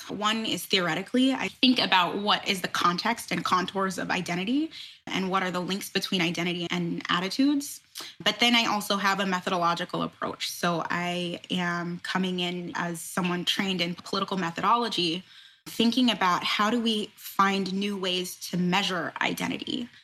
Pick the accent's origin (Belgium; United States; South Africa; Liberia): United States; Maryland; also born or lived in New York; now in Boston, United States; I grew up in Maryland and then lived in New York for about 10 years before relocating to Boston.